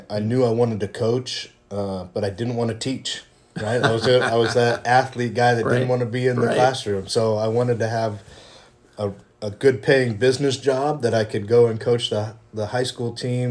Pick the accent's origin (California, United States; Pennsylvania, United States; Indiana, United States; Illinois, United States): Indiana, United States; I'm from Indiana, so growing up in Indiana, you're going to play a little bit of basketball.